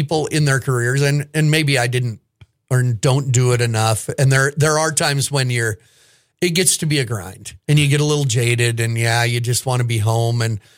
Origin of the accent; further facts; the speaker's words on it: Montana, United States; for years I talked about being from Montana, and I always said I was from Montana when being from Montana wasn't cool